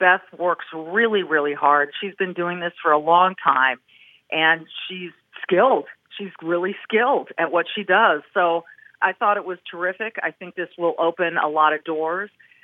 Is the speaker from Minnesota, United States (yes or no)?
yes; Minnesota, United States; hey, Kevin, I'm from Minnesota.